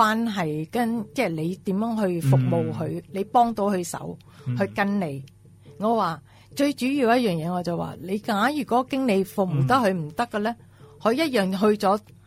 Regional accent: Thailand; 我哋中國人係我哋泰國，我哋嘅美德咧就係忍。

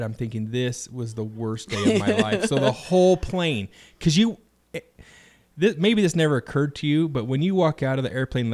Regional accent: United States; I just love being an American.

